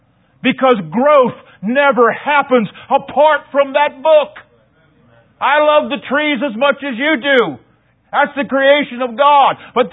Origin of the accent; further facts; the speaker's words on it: Ohio, United States; now in New York City, United States; I was born and raised in Ohio.